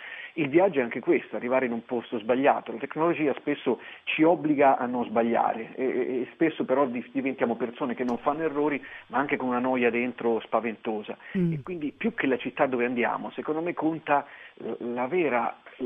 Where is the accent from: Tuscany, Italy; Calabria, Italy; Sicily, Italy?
Tuscany, Italy; Forte dei Marmi; born there; Io sono nato a Forte dei Marmi